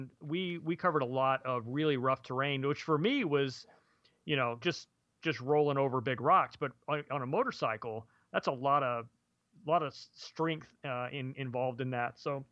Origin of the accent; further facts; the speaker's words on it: Colorado, United States; now in Maryland, United States; which we're not used to here in Maryland, like we didn't even really think about it. Even though I'm from Colorado